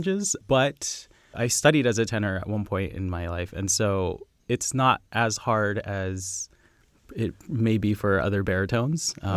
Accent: Gilroy, California, United States; Hi, I'm from California. I grew up in a town called Gilroy. It's in the Bay Area. And I went to San Jose State University for my undergrad.

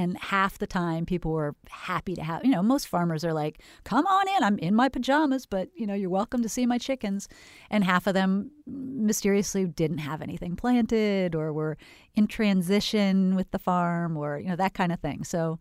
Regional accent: California, United States; now in Florida; I was from Northern California and moved to Florida and wondered why the farmers markets had no farmers at them.

